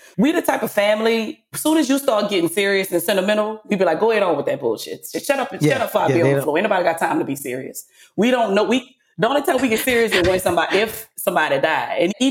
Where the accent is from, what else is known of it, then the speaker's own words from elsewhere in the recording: New Orleans, Louisiana, United States; New Orleans, Louisiana. Big up, Sherman, down south. Southernality out here.